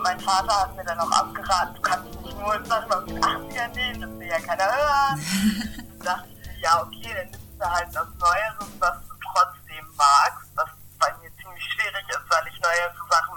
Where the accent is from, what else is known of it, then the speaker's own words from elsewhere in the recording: Lübeck, Schleswig-Holstein, Germany; Und da waren wir in einem Forum in Neustadt, das ist bei mir in der Nähe, ich komme ja aus Lübeck.